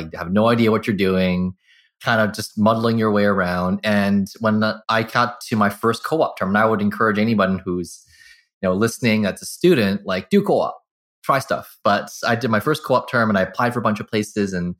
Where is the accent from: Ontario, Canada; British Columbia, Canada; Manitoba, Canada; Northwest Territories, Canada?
British Columbia, Canada; Burnaby; also born or lived in Vancouver, Canada; they had me in the early 80s. And, you know, I grew up in Burnaby. So I was born in Vancouver, grew up in Burnaby, and, you know, spent much of my schooling in all of Burnaby.